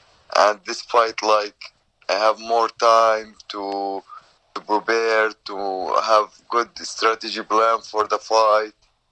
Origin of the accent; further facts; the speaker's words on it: Jordan; English is a second language; Like, I'm from Jordan, from Middle East.